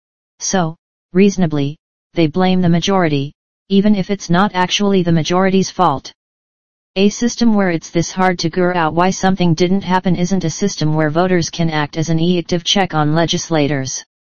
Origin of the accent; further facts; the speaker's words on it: California, United States; As a Californian, I think the fact that my state gets exactly as much representation as Wyoming is insane.